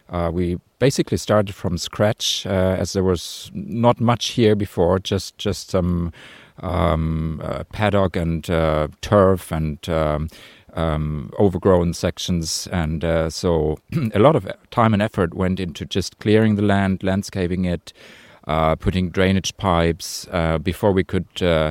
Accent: Germany; English is a second language; moved away as an adult; now in Ireland; Well, I've lived here for 11 years now, but I'm originally from Germany, and I'm a travel writer. I decided to settle down here in Ireland.

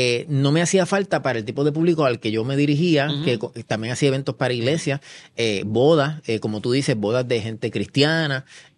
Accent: Puerto Rico; nosotros como puertorriqueños lo tenemos.

